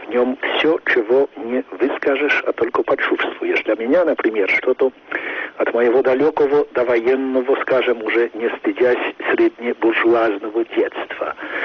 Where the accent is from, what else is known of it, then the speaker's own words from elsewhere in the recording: Poland; Russian is a second language; в которой я, поляк